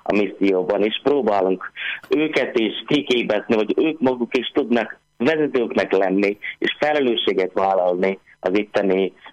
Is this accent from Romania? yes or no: no; India; Hungarian is a second language; én úgy érzem, mert Indiából származom